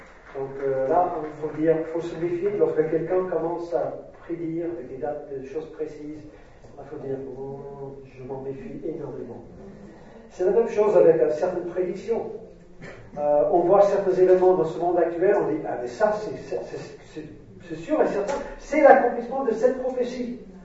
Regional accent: United States; J'avais 18 ans, j'ai grandi aux États-Unis

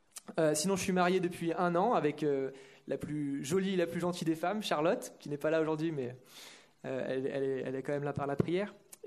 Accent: Lyon, Auvergne-Rhône-Alpes, France; je suis de Lyon, donc en France, fan de football

